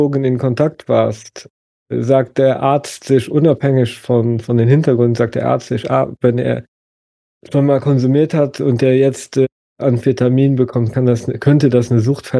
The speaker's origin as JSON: {"language": "German", "country": "Luxembourg", "moved": "yes", "lives_now": "Germany", "said": "seit 2018, seitdem ich ausgewandert bin aus Luxemburg, habe ich sehr, sehr, sehr viel Zeit alleine verbracht."}